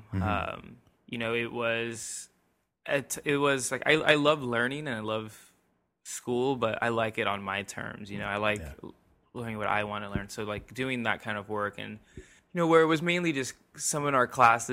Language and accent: English; Anaheim, California, United States; now in San Francisco, United States; I came up here for the art culture, and because growing up in Anaheim, being like into art.